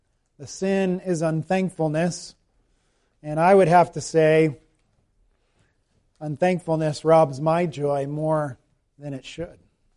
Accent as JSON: {"language": "English", "country": "United States", "lives_now": "Canada", "said": "I am an American and on the way to becoming a Canadian, hopefully."}